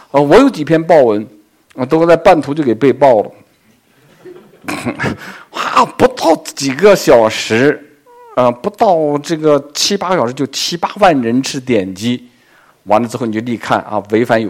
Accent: China; 所以我常讲，我们中国人有时候活的观念很好

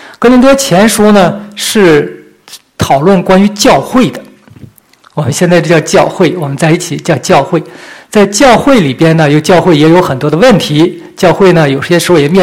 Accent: China; 我们作为中国人，我们传福音

